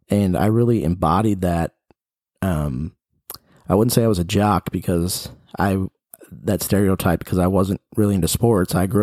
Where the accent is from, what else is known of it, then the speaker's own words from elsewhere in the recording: Crown Point, Indiana, United States; I grew up in Northwest Indiana. I was actually from Crown Point, Indiana, Cedar Lake area.